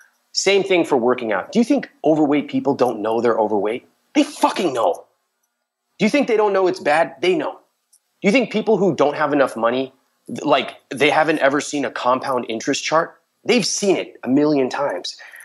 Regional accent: India; growing up as an Indian guy, you're not really taught about the emotional side.

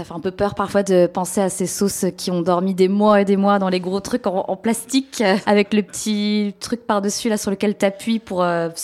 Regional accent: Lille, Hauts-de-France, France; lorsqu'on vient de Lille, comme c'est mon cas, ça connote le nord de la France

